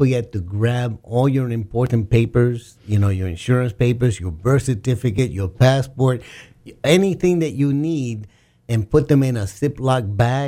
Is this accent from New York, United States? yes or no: yes; New York, United States; born there; hey, man, I was born in the Bronx in New York, you know.